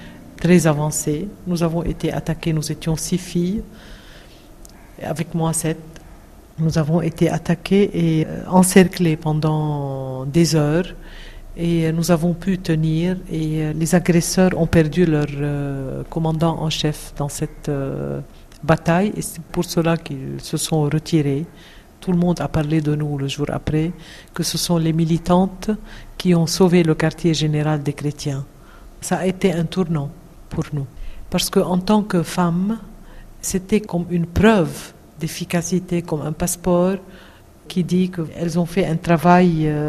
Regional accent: Beirut, Beirut Governorate, Lebanon; Moi, je suis née au centre-ville, à Beyrouth, en 55. J'ai grandi là-bas.

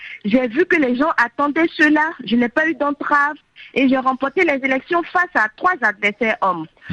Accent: Côte d’Ivoire; chez nous en Côte d'Ivoire, la situation de la femme, de la jeune femme a beaucoup évolué

